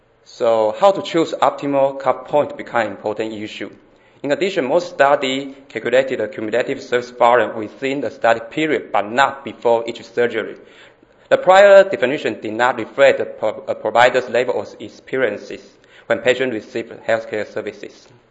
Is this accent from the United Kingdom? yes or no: no; Taiwan; English is a second language; I'm from Taiwan. As the only one foreign presenter, I'm nervous now, especially in Taiwan, it's midnight.